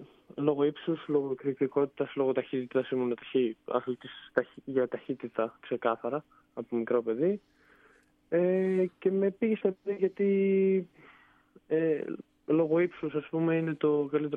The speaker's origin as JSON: {"language": "Greek", "town": "Serres", "region": "Central Macedonia", "country": "Greece", "tie": "born or raised there", "said": "είμαι από Σέρες, σπουδάζω Σέρες, Σέρες γεννήθηκα, Σέρες μεγάλωσα και πιστεύω ότι θα μείνω αρκετά χρόνια ακόμα εδώ. Εδώ είναι οι γονείς μου, οι φίλοι μου, ο προπονητής μου, εδώ είναι το περιβάλλον μου."}